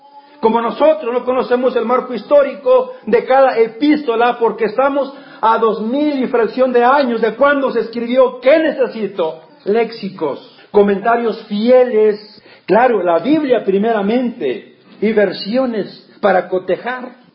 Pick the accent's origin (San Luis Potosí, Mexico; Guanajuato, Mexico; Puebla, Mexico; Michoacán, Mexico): San Luis Potosí, Mexico; born there; yo nací en San Luis Potosí, un rancho de por allá, lejano, allá en la sierra.